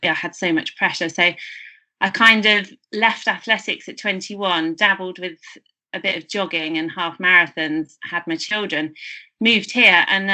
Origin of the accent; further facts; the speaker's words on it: Bournemouth, South West England, United Kingdom; now in Whitley Bay, United Kingdom; I'm originally from Bournemouth, but I'm very lucky to still live near the seaside here up in Whitley Bay.